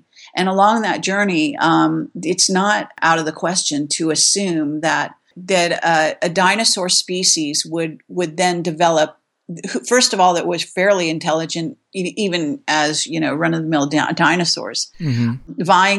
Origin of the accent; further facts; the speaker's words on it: California, United States; But I also grew up in Northern California, and I was born in Moffett Field